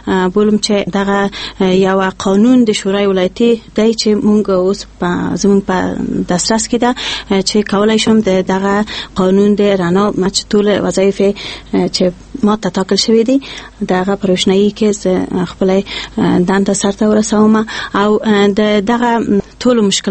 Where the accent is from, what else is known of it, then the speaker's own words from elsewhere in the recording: Kabul, Afghanistan; زه د کابل یم